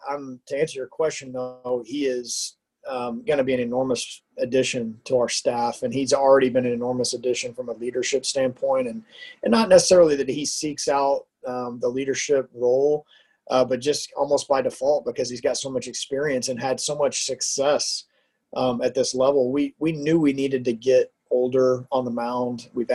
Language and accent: English; Houston, Texas, United States; I'm a Texan. I grew up in the Houston area and committed to Nebraska when there was snow in the outfield on my visit.